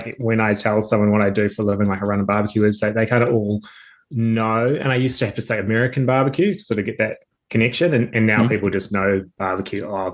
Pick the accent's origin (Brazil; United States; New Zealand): New Zealand; but I'm from New Zealand originally, in case anyone picks up on the accent